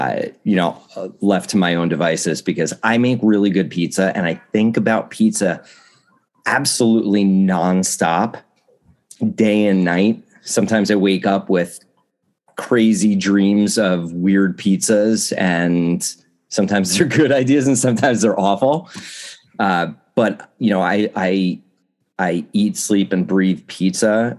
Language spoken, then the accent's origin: English; New Jersey, United States; Yeah, but I grew up in New Jersey, and we have Italian restaurants all over the place.